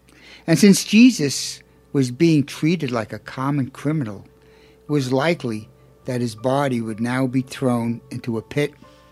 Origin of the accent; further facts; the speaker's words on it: Brooklyn, New York, United States; because I'm from Brooklyn and my pronunciation isn't as good as Palmer.